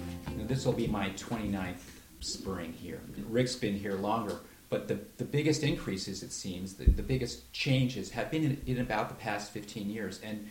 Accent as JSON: {"language": "English", "region": "New York", "country": "United States", "tie": "born or raised there", "said": "And I grew up back in New York State, where thunder and lightning was a big part of my childhood."}